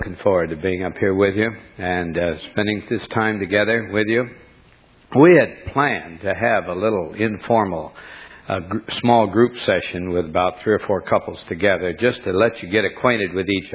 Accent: North Dakota, United States; born there; I actually was born in North Dakota. I think only five other people ever were.

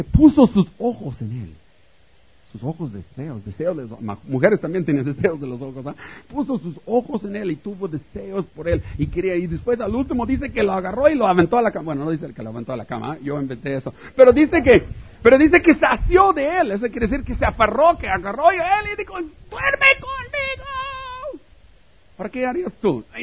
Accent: Tijuana, Baja California, Mexico; Yo vengo de Baja California, como en Tijuana, ¿no?

